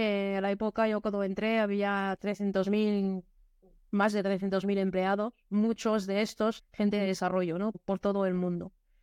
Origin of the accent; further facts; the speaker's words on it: France; Spanish is a second language; En 92 terminé la carrera, ¿no? En Francia, eso. Soy francesa de origen, se oye seguro